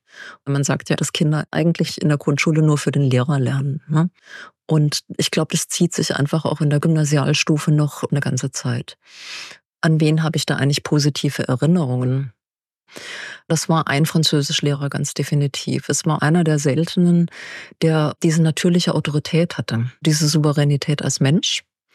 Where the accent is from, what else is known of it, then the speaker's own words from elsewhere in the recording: Baden-Württemberg, Germany; Ich komme aus dem Schwarzwald.